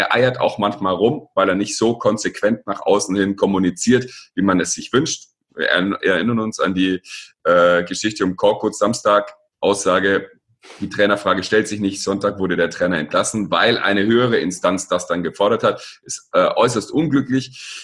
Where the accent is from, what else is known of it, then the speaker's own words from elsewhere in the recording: Baden-Württemberg, Germany; ich komme aus der Nähe von Stuttgart.